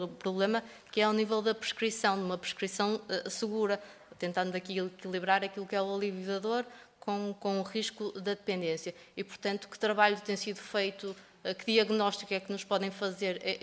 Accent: Santo Tirso, Norte, Portugal; sou de Santo Tirso

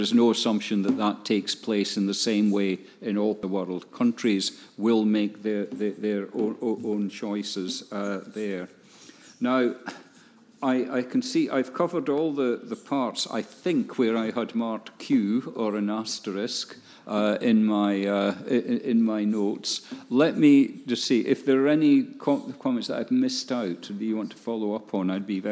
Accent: Dundee, Scotland, United Kingdom; it happened to take place in my hometown, which is Dundee.

